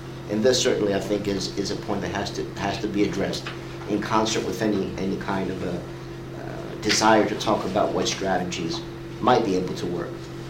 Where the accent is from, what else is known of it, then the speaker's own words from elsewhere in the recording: Greece; in my home country, in Greece